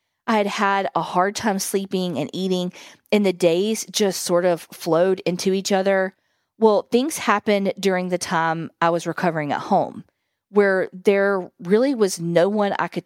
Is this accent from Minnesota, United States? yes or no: yes; Minnesota, United States; moved away as an adult; now in Switzerland; I grew up in Minnesota, but I have been living in Switzerland, which is my adopted home for 35 years.